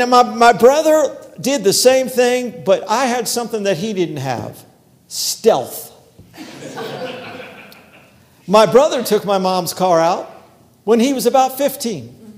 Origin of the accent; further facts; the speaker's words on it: Hollywood, Florida, United States; Yes, I grew up, because I grew up in Hollywood, Florida. We had a pool at our house.